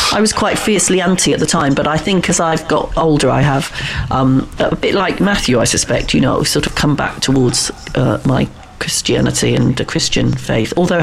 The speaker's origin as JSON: {"language": "English", "country": "United Kingdom", "said": "Because we're slightly British about it and we sort of don't want to wear our religious leanings, if we've got them, on our sleeve"}